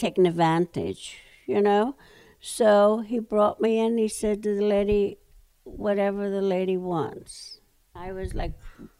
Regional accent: Ireland; I'm Irish, remember, and I had a lot of Irish friends.

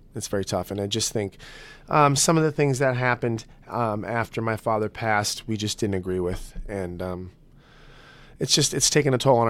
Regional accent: Midwest, United States; I'm from the Midwest. We're not elaborate.

